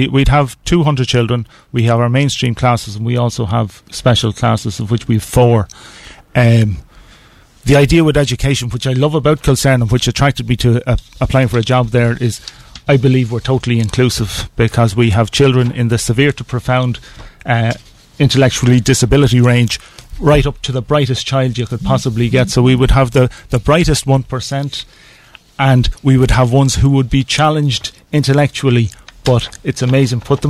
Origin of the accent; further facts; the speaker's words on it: Dublin, Leinster, Ireland; now in Cooley, Ireland; From Dublin, married a woman from Navan. Fell for a house and a place in Cooley, so we moved there.